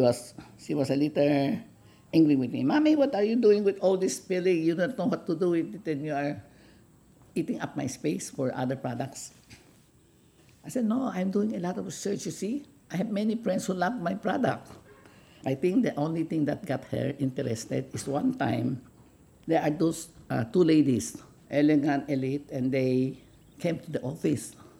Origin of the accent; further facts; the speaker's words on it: Philippines; from Philippines, from the beautiful islands of Philippines.